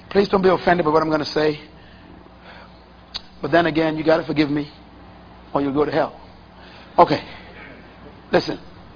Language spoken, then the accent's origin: English; Bain Town, New Providence, Bahamas; When I was growing up in Baintown, when you walk over a grave, you spit on your finger